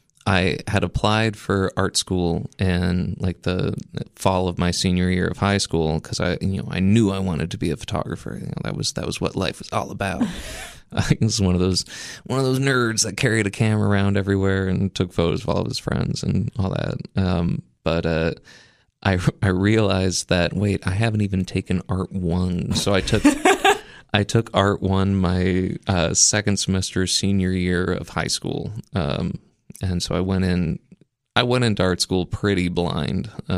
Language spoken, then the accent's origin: English; Memphis, Tennessee, United States; also born or lived in Maine; I was originally, born in Maine, but I was raised outside of Memphis, Tennessee. Lived here for about 16 years before moving back up north for school.